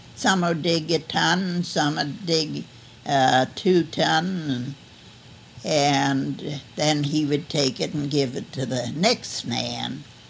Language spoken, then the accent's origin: English; Pennsylvania, United States; born there; I was born in Pennsylvania.